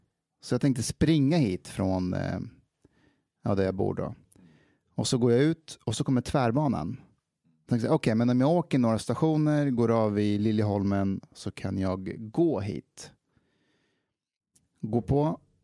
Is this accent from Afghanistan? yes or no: yes; Afghanistan; now in Sweden; Jag är 34. Eller vänta, jag är afghan så jag kanske är 32.